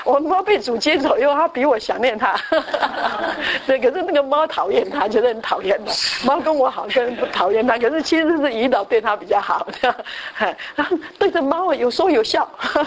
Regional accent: China; 我们中国人会当父亲的不多

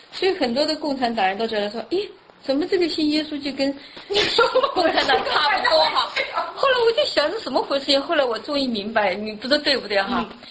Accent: China; 因为我是从大陆过来的嘛

